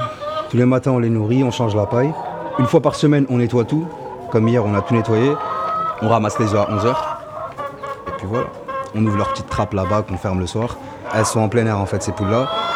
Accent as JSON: {"language": "French", "town": "Paris", "region": "Île-de-France", "country": "France", "said": "Moi, je suis parisien de base, donc j'ai pas affaire à tout ça, c'est tout nouveau pour moi"}